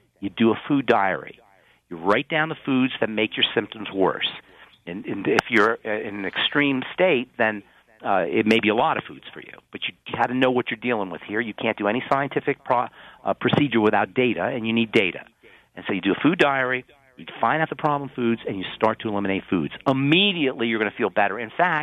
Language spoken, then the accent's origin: English; New Jersey, United States; I'm from New Jersey, too, by the way, Steve.